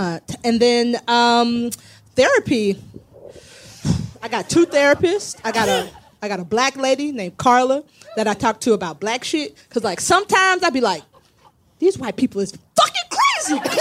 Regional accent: Florida, United States; And because I'm from Florida and I need EDMR therapy.

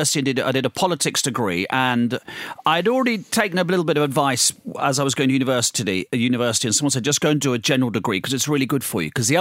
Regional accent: Tunbridge Wells, South East England, United Kingdom; I'm from Tunbridge Wells.

